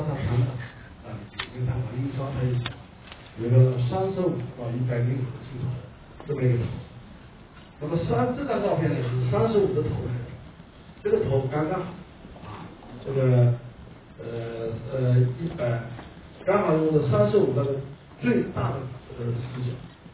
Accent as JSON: {"language": "Chinese", "region": "Shanghai", "country": "China", "said": "我作为上海人怎么知道吗"}